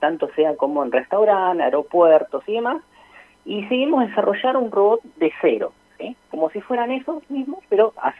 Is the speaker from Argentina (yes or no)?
yes; Trelew, Chubut, Argentina; del interior de lo que es la Argentina, igual que yo, que soy de Trelew.